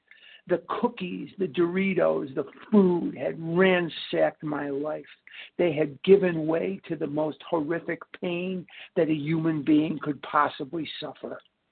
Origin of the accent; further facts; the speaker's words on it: Scottsdale, Arizona, United States; I'm from Scottsdale. I live in Scottsdale, Arizona. I'm currently in Arlington Heights, Illinois.